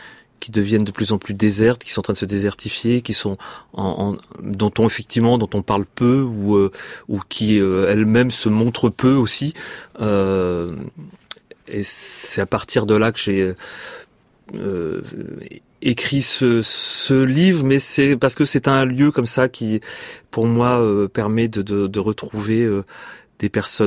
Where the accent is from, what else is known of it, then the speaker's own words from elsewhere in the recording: Centre-Val de Loire, France; je me suis quand même beaucoup servi du lieu de mon enfance, en Touraine.